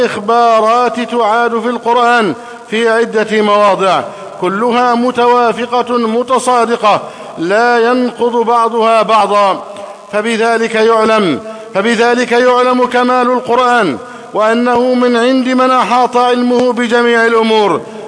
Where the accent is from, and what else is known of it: Egypt